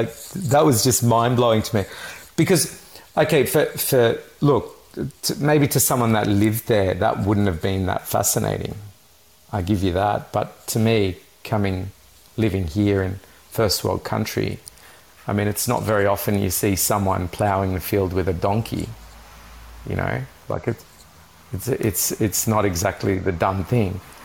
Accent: Lebanon; moved away; my childhood when I grew up in Lebanon.

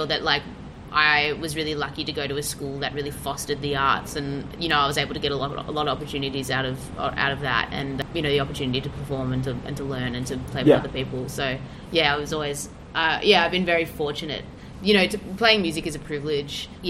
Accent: Melbourne, Victoria, Australia; I'm a city slicker. Yeah, no, I grew up in Albert Park, which is just outside of St Kilda.

